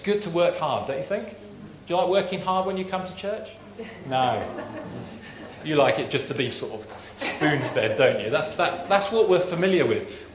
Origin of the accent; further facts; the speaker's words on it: United Kingdom; we feel we've got to work it out, and that's partly because we're British and we like to work things out ourselves.